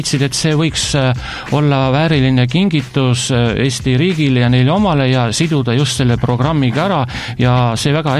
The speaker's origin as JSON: {"language": "Estonian", "region": "Rapla County", "country": "Estonia", "tie": "born or raised there", "said": "Näiteks minu kodukülas, laukülas me ei ole enam ammu teinud jaanitult"}